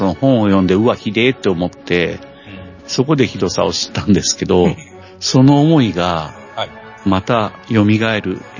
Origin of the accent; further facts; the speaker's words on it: Yamaguchi, Japan; born there; 僕山口県で生まれてるから、